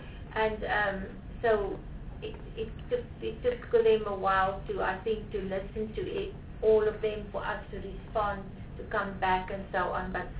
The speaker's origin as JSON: {"language": "English", "region": "Free State", "country": "South Africa", "said": "Now, I come from the Free State. It's very close to my heart."}